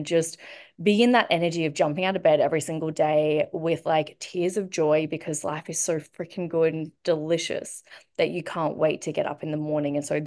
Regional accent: Brisbane, Queensland, Australia; born there; but I was born in Brisbane, Australia.

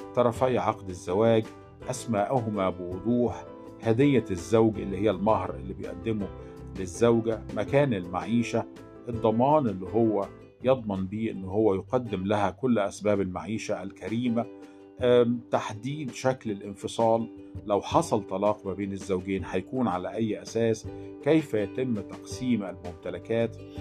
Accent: Upper Egypt, Egypt; عندنا في الصعيد لحد النهاردة

